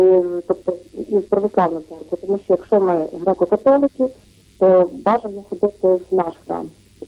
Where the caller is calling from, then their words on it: Ivano-Frankivsk Oblast, Ukraine; я з Івано-Франківщини.